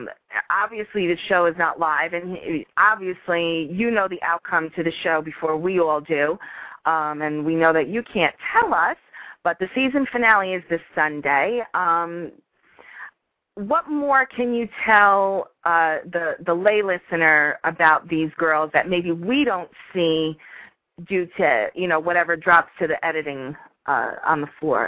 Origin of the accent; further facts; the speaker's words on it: Yonkers, New York, United States; born there; No, I was born in America. I was born in Yonkers, New York, but my dad's family is from Slovakia.